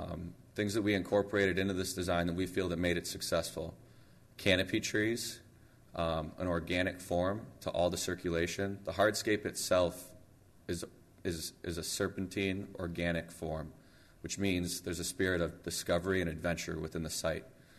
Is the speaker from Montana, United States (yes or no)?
yes; Montana, United States; I grew up as an avid fly fisherman and outdoorsman. And what amazed me about growing up in Montana was people were moving to Montana to be with nature